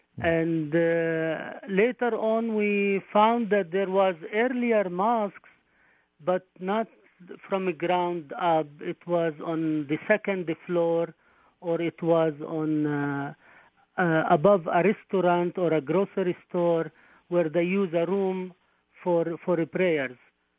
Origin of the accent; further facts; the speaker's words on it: Jerusalem, Palestine; moved away as an adult; now in Cedar Rapids, United States; Well, I am from Jerusalem, and I came way back in 1983, and I visited my brother in Chicago